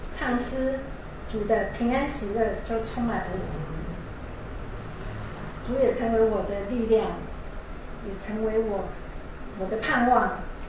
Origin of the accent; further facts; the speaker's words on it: Yunlin County, Taiwan; born there; moved away as an adult; now in Taipei, Taiwan; 我是来自一个传统信仰的家庭，出生在云林。当我20岁的时候，我北漂到台北来读书、工作、结婚，直到现在。